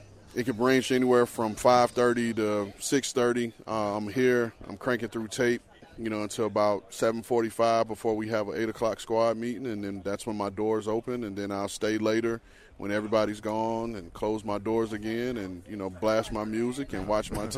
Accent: Florida, United States; We're both from Florida. You know, we went to rival colleges. I went to Florida. He went to Florida State.

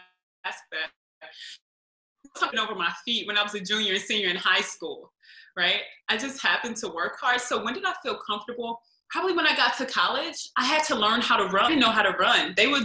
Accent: St. Louis, Missouri, United States; So I'm from St. Louis, Missouri.

